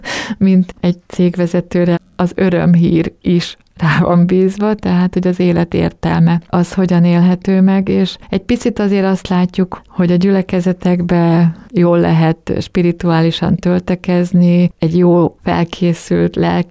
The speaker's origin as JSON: {"language": "Hungarian", "region": "Békés", "country": "Hungary", "tie": "born or raised there", "said": "ez Békésen, az én szülővárosomba indult már a 60-as években"}